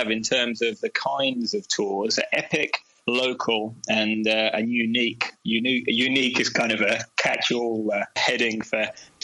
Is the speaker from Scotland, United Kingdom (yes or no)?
no; Cambridge, East of England, United Kingdom; I was originally from Cambridge in the UK, which, as you probably are aware, is a great bike city.